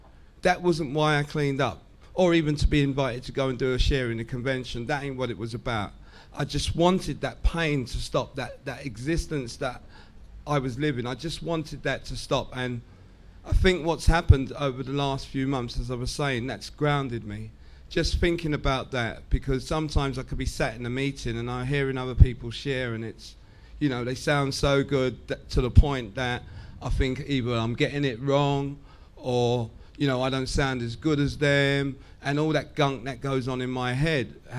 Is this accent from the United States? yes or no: no; London, United Kingdom; I come from London